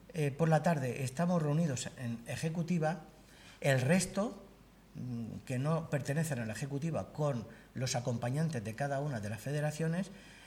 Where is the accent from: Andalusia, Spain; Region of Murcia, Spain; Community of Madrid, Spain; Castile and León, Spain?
Region of Murcia, Spain; Cartagena; cuando hablo que soy de España y digo que encima Cartagena